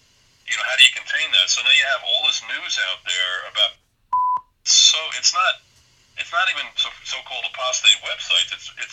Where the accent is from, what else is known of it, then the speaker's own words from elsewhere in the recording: New York, United States; now in Montana, United States; It's not like where I grew up in New York, where it's like you get in your car and you drive 5 minutes and you're in the next town.